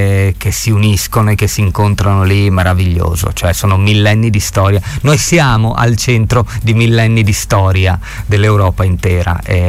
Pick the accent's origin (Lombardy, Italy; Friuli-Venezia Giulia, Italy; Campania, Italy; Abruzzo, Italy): Friuli-Venezia Giulia, Italy; io non ho mai voluto fare l'elegia dell'essere friulani o dell'essere carnici. non mi è mai importato. Io amo la mia terra, amo la mia gente